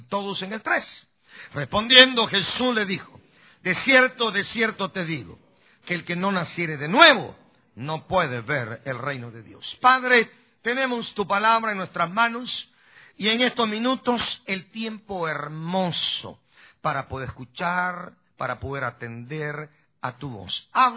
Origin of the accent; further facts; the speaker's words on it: Guatemala; now in United States; yo en el año 82 llegué a los Estados Unidos. Yo salí el 13 de febrero de 1982, salí de Guatemala. Yo soy un migrante, yo soy un ilegal